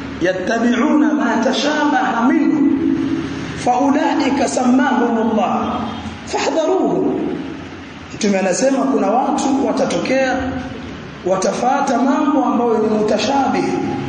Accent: Tanga, Tanga Region, Tanzania; Sisi pia tumetoka. Mimi nimetoka huko Tanzania, Tanga.

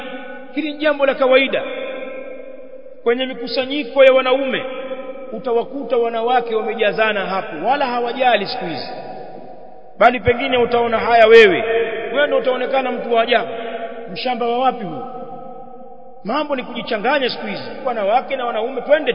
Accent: Tanzania; Kule kwetu Tanzania yasemwa hayo. Sijui huku labda mna ustaarabu kidogo huku kwenu.

